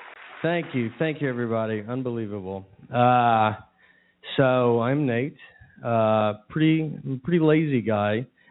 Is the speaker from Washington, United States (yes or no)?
no; Tennessee, United States; accent: thick accent; now in New York City, United States; I'm originally from Tennessee. I live in New York City now. And I have a thick accent.